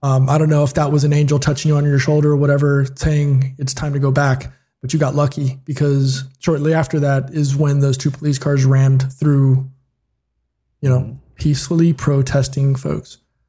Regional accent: United States; moved away; even though I'm 5,000 miles away, but I'm still an American, I'm still a US citizen.

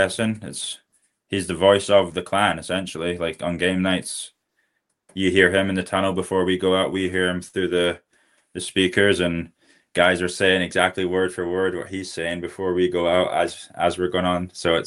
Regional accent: Scotland, United Kingdom; I'm Scottish

